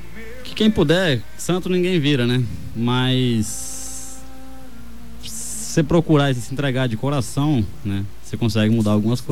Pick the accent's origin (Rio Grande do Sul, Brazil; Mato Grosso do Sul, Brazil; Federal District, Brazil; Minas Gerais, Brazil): Mato Grosso do Sul, Brazil; Dourados; Dourados mesmo.